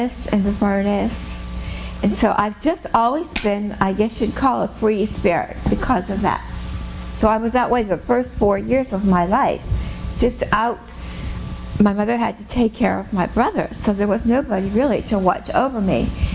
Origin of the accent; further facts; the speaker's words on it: Pittsburgh, Pennsylvania, United States; born there; I just turned 80 in October. So I've been around for a while, and I was born in Pittsburgh.